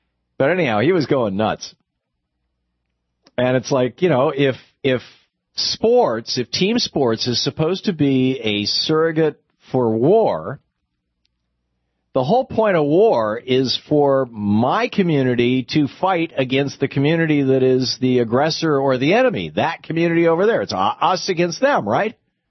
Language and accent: English; Michigan, United States; My parents grew up in Miami, so I grew up in Michigan. I was always a Detroit Tigers fan and Detroit Lions.